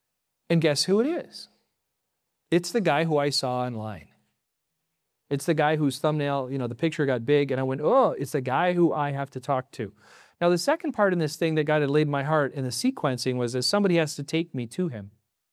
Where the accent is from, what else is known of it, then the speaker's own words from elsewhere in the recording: Milwaukee, Wisconsin, United States; so I walked up to the woman and I said, hey, I'm from Milwaukee.